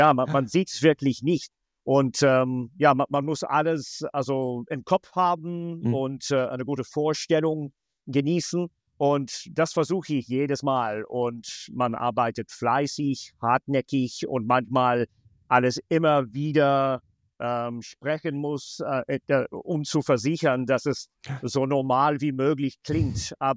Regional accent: Scotland, United Kingdom; German is a second language; Ich komme aus Schottland, da haben wir

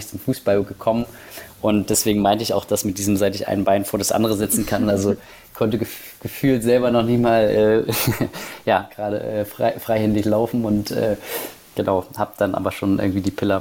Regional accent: Halberstadt, Saxony-Anhalt, Germany; also ich komme aus Halberstadt, das ist eine kleine Stadt in Sachsen-Anhalt

